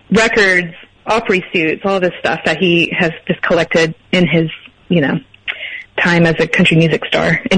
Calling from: Nashville, Tennessee, United States; I'm calling from Nashville.

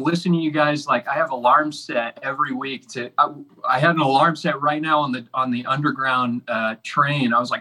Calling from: Paris, Île-de-France, France; We're calling you from Paris, France right now.

